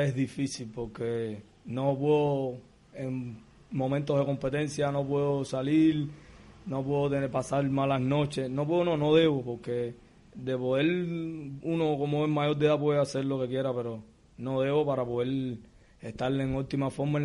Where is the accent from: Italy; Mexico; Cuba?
Cuba; porque como todo cubano jugué pelota